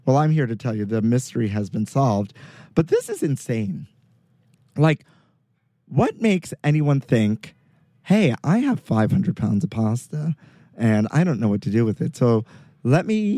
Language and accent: English; New York, United States; growing up in Sunset Park, Brooklyn, slash, like, across the border from Borough Park, we used to have an actual Entenmann's bakery